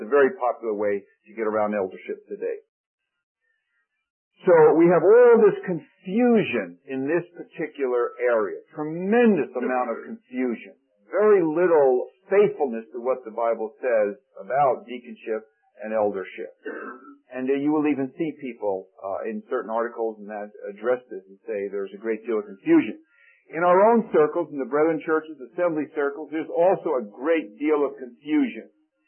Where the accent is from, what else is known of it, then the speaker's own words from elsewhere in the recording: New Jersey, United States; And I was raised in the New Jersey area